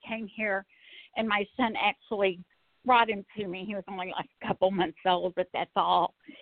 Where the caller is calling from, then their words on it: New York, United States; I'm from New York.